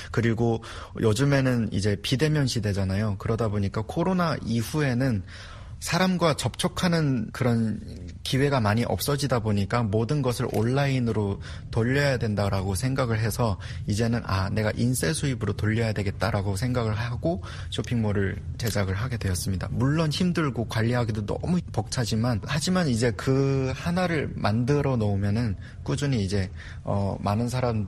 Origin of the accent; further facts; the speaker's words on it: North Korea; 탈북민으로서 그런 책임감을 갖고 다가가야 하지 않나라는